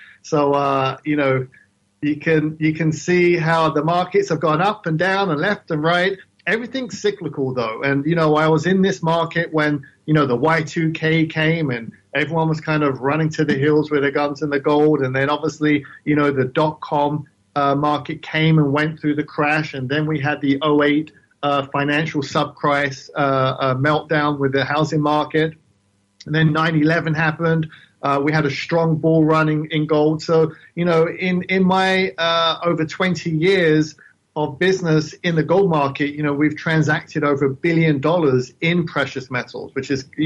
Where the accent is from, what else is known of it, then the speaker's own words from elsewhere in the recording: London, United Kingdom; You can probably tell I have an accent, right? I'm from the London, UK. I grew up in London.